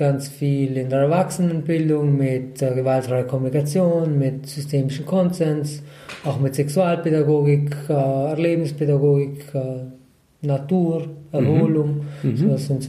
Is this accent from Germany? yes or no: no; Trentino-Alto Adige, Italy; ich komme aus Südtirol